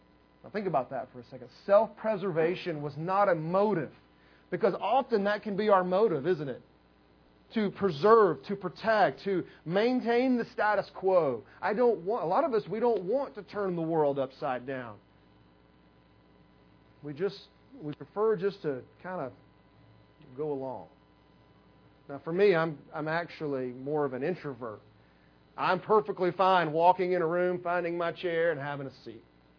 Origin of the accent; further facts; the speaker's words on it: Woodstock, Georgia, United States; I grew up in Cherokee County. When my family moved to Woodstock, the intersection of Highway 5 and 92 was a four-way stop.